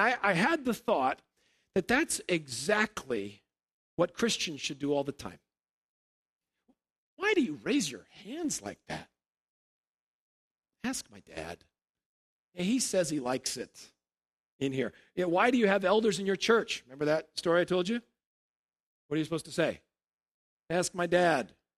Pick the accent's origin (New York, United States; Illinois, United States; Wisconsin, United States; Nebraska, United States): Illinois, United States; We're from Illinois.